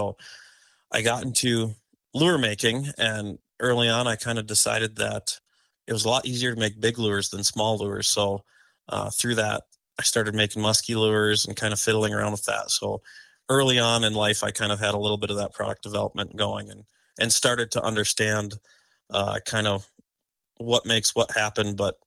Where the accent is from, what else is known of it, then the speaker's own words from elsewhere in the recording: St. Cloud, Minnesota, United States; I grew up in St. Cloud, Minnesota, so central Minnesota, but my family vacationed up north.